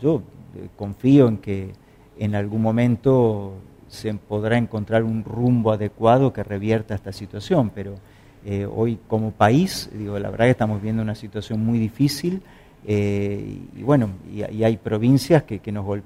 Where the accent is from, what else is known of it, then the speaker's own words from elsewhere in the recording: Buenos Aires, Argentina; born there; moved away; yo nací en Buenos Aires, soy porteño de origen, aunque hace 36 años que no estoy en Buenos Aires